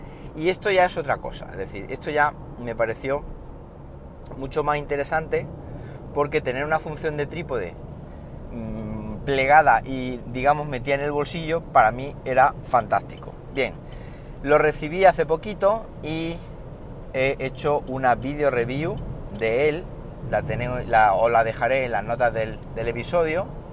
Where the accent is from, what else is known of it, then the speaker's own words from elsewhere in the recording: Siles, Andalusia, Spain; Soy de Siles, no soy de Linares.